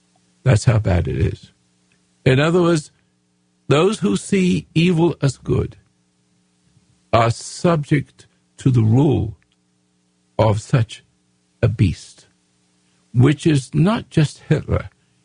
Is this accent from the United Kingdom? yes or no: yes; England, United Kingdom; now in United States; I'm an Englishman, and I am become American, of course, a long time ago. I'm a dual citizen. And in England, we have sports like you have here.